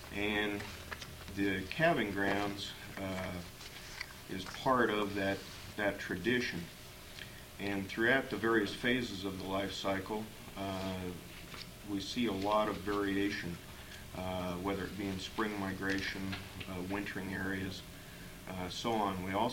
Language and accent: English; Fairbanks, Alaska, United States; I'm from Fairbanks.